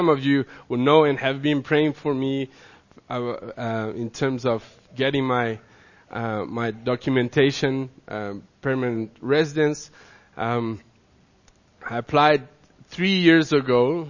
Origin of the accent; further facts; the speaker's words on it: South Africa; living in South Africa and being a South African.